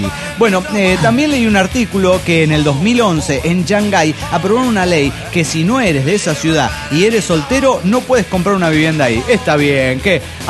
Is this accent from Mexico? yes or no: yes; Mexico City, Mexico; vengo del DF mexicano